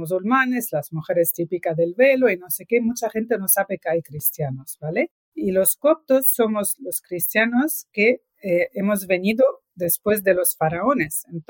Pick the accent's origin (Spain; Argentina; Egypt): Egypt; Mira, siendo una minoría, la minoría copta en Egipto es... Hace años no se notaba mucho, o sea, siempre convivimos